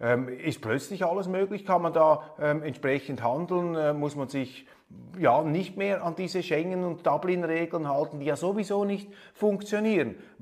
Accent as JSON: {"language": "German", "country": "Switzerland", "said": "Da wurde eingeprügelt auf mein Heimatland und auch stellvertretend auf mich"}